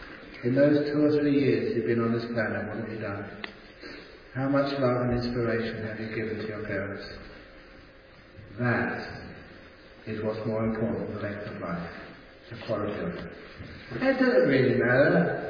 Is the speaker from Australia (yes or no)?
yes; Australia; now in London, United Kingdom; I'm from Australia.